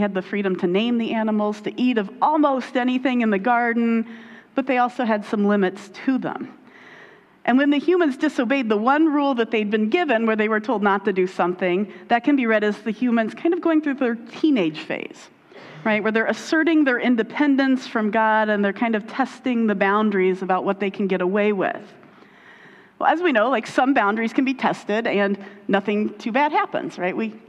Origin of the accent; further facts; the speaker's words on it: Indianapolis, Indiana, United States; you know I grew up in Indianapolis. I actually grew up on the outskirts of Indianapolis.